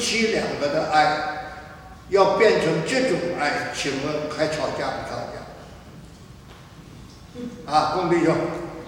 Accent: China; 我们中国人讲好事不过三

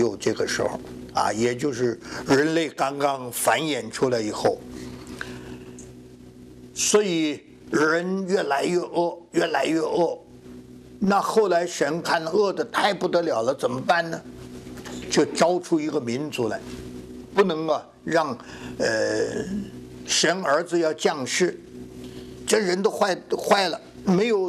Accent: China; 所以我们中国人把皇帝当作什么呢？祖先

